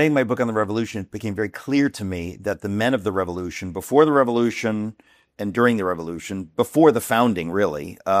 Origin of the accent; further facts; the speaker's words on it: United States; I'm here as the brash American to say, you are wrong.